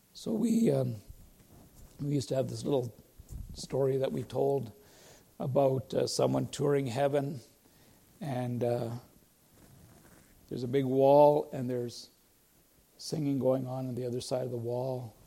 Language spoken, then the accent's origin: English; Canada; born there; The culture that I grew up, I was born in Canada, but you know, have a Mennonite tradition